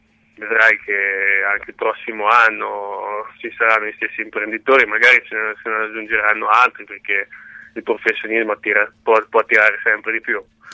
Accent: Ancona, Marche, Italy; siamo tutti di Ancona, tutti legati all'Ancona

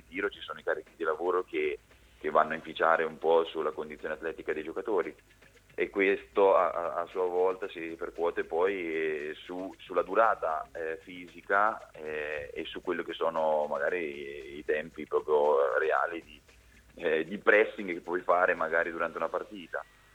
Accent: Mondolfo, Marche, Italy; Mondolfo, che tra l'altro è il mio comune di appartenenza, perché io sono di Marotta Mondolfo è un unico comune

